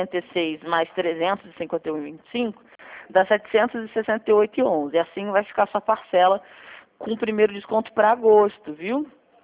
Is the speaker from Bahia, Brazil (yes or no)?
no; Taubaté, São Paulo, Brazil; Eu sou aqui de Taubaté.